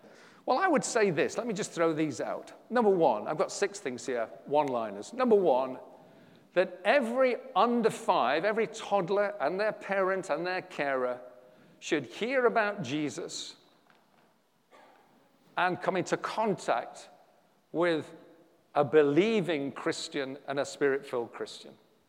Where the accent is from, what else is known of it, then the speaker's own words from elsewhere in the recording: England, United Kingdom; We're English. We live in Southwest Sheffield.